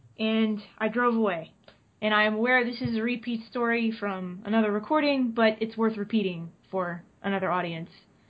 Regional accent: Texas, United States; I'm from Texas, and my truck is stuck in the snow.

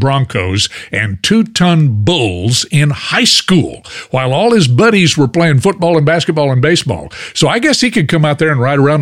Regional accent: Fort Worth, Texas, United States; Of course, I was born and reared in Fort Worth, so the Fort Worth Stockyards are a historic landmark in my hometown.

